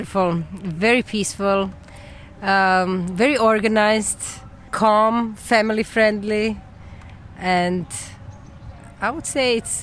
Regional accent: Croatia; moved away as an adult; I'm from Croatia and I came here when I was 18 years old to study architecture, and then I stayed here for now it's been 22 years.

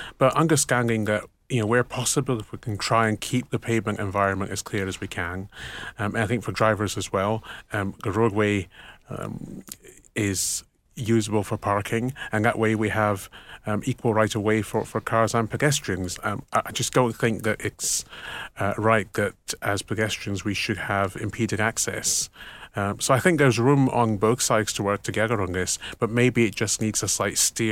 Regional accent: Aberdeen, Scotland, United Kingdom; Hello everyone, it's … representing the Northeast of Scotland from Aberdeen.

